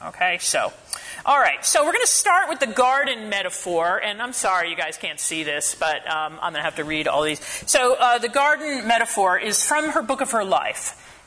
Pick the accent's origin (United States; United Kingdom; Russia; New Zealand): United States; New England; I grew up in New England